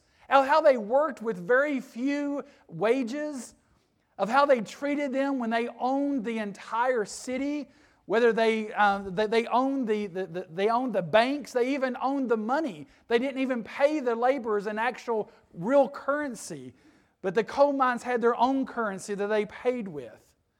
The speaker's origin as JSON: {"language": "English", "region": "Kentucky", "country": "United States", "tie": "born or raised there", "said": "Me and my wife, we are born and raised in Eastern Kentucky. No, we don't have the accent. You all have the accent, okay? We speak fine. You all have the little accent. But yeah, we are born and raised in Eastern Kentucky."}